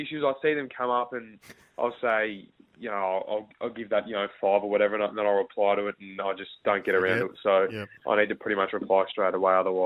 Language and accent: English; Canberra, Australian Capital Territory, Australia; I really enjoyed growing up in Canberra. It's, cold in the winters, hot in the summers.